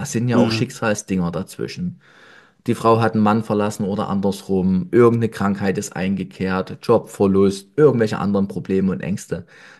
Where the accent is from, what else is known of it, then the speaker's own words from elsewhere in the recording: Nossen, Saxony, Germany; in so einer kleinen Stadt wie ich bin in Nossen groß geworden als Friseur mit 6000 Einwohnern